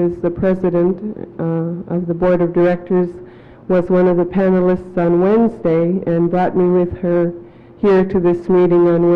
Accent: Unalakleet, Alaska, United States; I'm from Unalakleet.

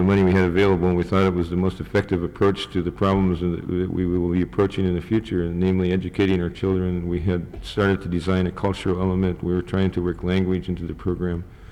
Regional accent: Craig, Alaska, United States; I'm originally from Craig, Alaska. I was born in 1947. I'm a Haida and of the Eagle Clan.

